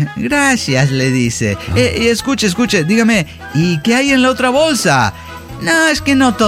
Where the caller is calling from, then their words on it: Mexico City, Mexico; de la Ciudad de México.